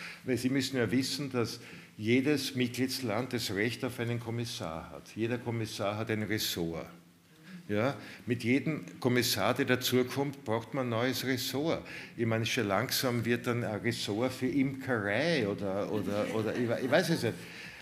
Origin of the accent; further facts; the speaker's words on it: Austria; Ich sehe als Österreicher überhaupt nicht